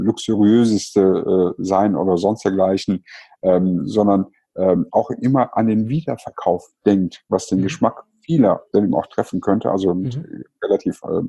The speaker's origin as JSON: {"language": "German", "town": "Cologne", "region": "North Rhine-Westphalia", "country": "Germany", "said": "Und ich hätte mir ehrlich gesagt auch als Kölner sehr gut vorstellen können, nach Düsseldorf zu ziehen."}